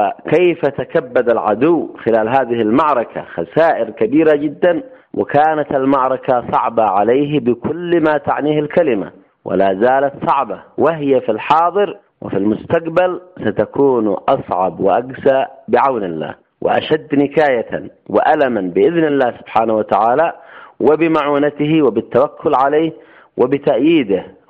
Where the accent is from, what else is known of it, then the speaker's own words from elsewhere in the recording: Yemen; كان قد بلدنا اليمن العظيم اليمن العزيز